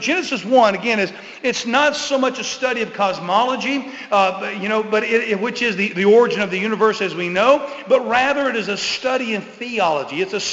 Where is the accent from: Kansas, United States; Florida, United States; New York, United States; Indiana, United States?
Florida, United States; he always taught us at our church, growing up in Florida